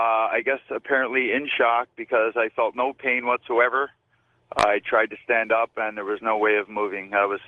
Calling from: Hamilton, Ontario, Canada; I'm calling from Hamilton, Ontario.

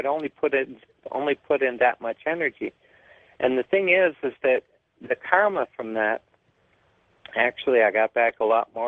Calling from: Everett, Washington, United States; I'm calling from Everett, Washington.

